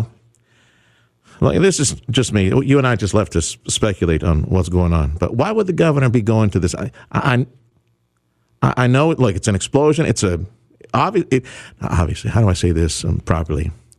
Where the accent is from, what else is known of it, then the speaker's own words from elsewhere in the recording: Texas, United States; from South Texas.